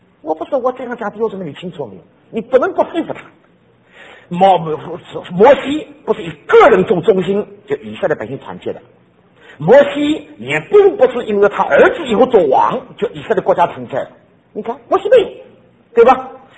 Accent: Taiwan; 我们从台湾来的哈，

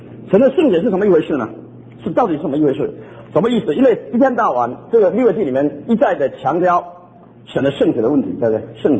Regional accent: China; 我们中国人啊，中国基督徒，我听那话听了好多次

